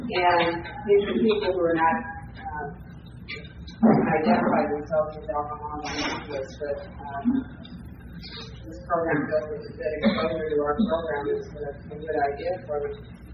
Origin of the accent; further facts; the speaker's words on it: Hawaii, United States; I'm from Hawaii.